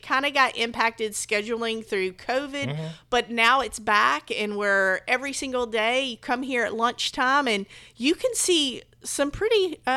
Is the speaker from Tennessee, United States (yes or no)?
yes; Memphis, Tennessee, United States; now in Knoxville, United States; I grew up in West Tennessee in Memphis, mm-hmm. and I came up here to go to the University of Tennessee, fell in love with Knoxville, and never wanted to leave.